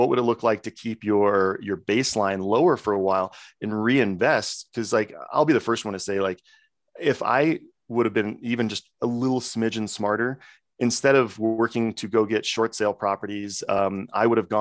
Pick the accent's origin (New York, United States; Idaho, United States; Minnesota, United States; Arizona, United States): Idaho, United States; Coeur d'Alene; He moved to like my home state, Coeur d'Alene, or like my home city, Coeur d'Alene, Idaho.